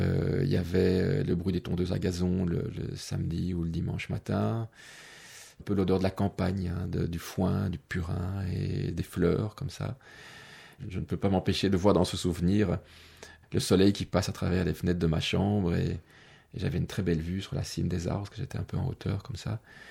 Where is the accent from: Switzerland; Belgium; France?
Belgium; Brussels, Brussels-Capital Region; Moi, je suis un pur Bruxellois, né à Bruxelles, sans doute suicidé à Bruxelles, et donc, voilà, oui, pur Bruxellois. Mon Bruxelles à moi, c'est très clairement la maison où j'ai grandi, sur une petite place de Watermal-Boisfort